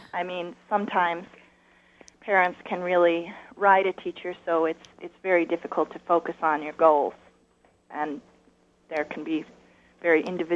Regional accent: Chicago, Illinois, United States; I really believed that for myself as a child growing up in Chicago.

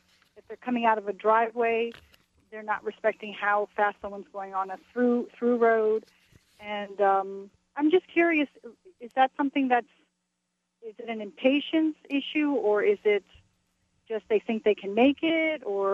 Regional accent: New York, United States; I'm new to the area. I'm from the New York area

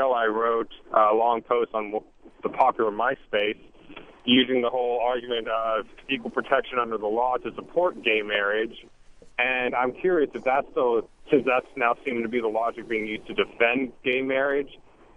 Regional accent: California, United States; I grew up in California and live now here.

